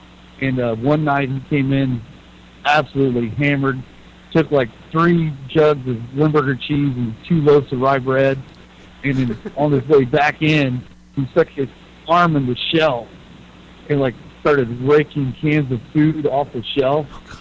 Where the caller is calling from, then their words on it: South Korea; I'm calling from Yosin, South Korea.